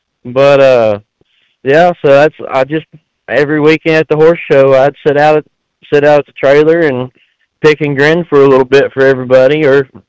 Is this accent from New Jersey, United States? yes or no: no; Corsicana, Texas, United States; my dad's a cutting horse trainer from Corsicana, Texas, my hometown